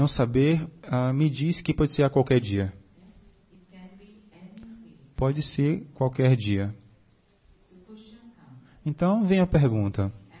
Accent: Russia; now in Brazil; Eu vim da Rússia direto para cá. Lá é frio na Rússia, sempre frio.

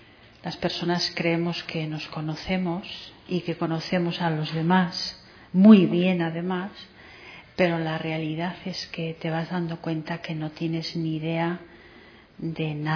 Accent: Bilbao, Basque Country, Spain; born there; also born or lived in Las Palmas; now in Tenerife, Spain; aunque nací en el norte, en Bilbao. Llevo muchos años viviendo en Canarias y los últimos 3 años en Tenerife. Antes de Tenerife he estado muchos años viviendo en Las Palmas.

